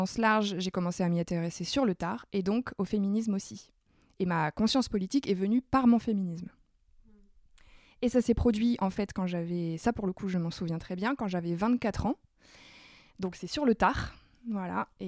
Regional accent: Hauts-de-France, France; puisque je suis ch'ti

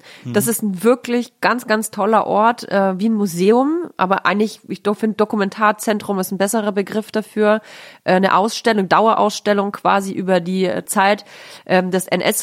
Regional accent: Nuremberg, Bavaria, Germany; Auf jeden Fall war meine Kindheit in Nürnberg recht nett. Also ich finde Nürnberg eine schöne Stadt, um aufzuwachsen.

